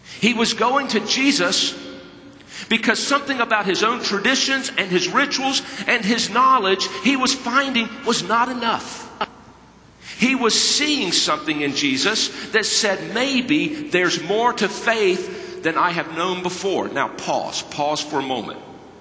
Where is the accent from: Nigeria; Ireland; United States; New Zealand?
United States; the South; I grew up in the South. I know about being born again.